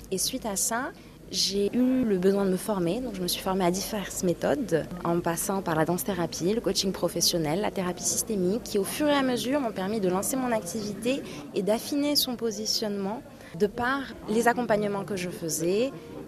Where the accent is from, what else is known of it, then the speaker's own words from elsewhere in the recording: Morocco; moved away as an adult; J'ai grandi au Maroc et j'ai fait le lycée Lyoté à Casablanca.